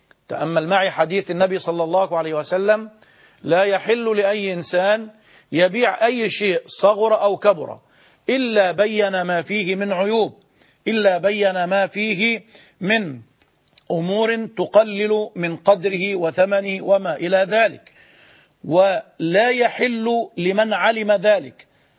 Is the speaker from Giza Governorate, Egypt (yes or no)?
yes; Giza, Giza Governorate, Egypt; من الجيزة، السلام عليكم